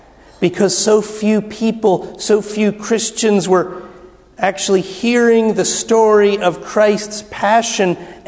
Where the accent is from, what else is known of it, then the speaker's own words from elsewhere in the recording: New Jersey, United States; When I grew up in the Methodist Church in New Jersey, it was all about the palms.